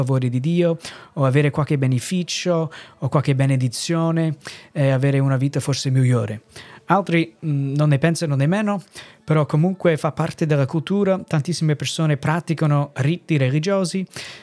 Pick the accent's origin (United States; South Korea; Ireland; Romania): United States; Italian is a second language; now in Italy; sono missionario, vengo dagli Stati Uniti, servendo il Signore qui in Italia dal 2007